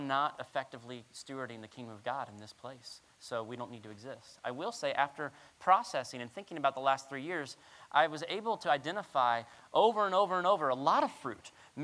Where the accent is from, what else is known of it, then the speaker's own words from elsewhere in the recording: Florida, United States; You know, I was from South Florida and everything just grows out of control.